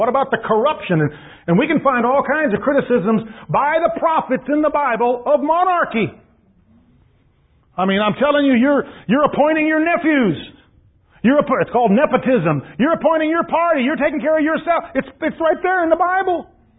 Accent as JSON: {"language": "English", "country": "United States", "said": "apart from my own bias from being an American. I've lived in other countries."}